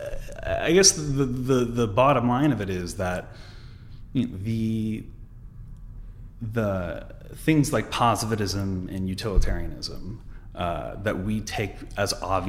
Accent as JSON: {"language": "English", "town": "Lafayette", "region": "California", "country": "United States", "tie": "born or raised there", "also_born_or_lived": "Washington, D.C.", "said": "Yeah, I was born in Lafayette, which is in the East Bay. I was there at elementary school. Then we moved to the DC area after that."}